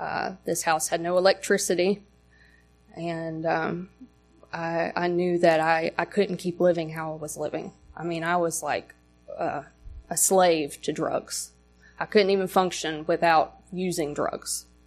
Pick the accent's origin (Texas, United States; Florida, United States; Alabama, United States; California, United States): Alabama, United States; Troy; And I came here in 2018 from Troy, Alabama. Anybody know where that is? You do? Yeah. South Alabama is where that is.